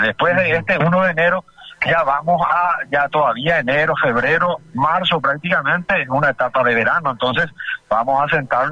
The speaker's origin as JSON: {"language": "Spanish", "country": "Paraguay", "said": "en este caso todos somos paraguayos"}